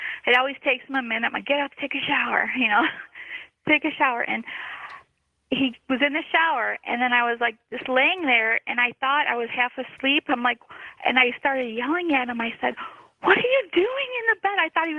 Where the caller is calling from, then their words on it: Oak Lawn, Illinois, United States; I'm calling from Oaklawn, Illinois.